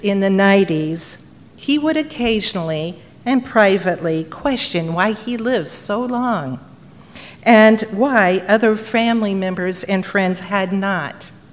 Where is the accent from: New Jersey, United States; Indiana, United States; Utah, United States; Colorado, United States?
Indiana, United States; South Whitley; I was raised on the Sunnycrest Farm just 10 miles south of South Whitley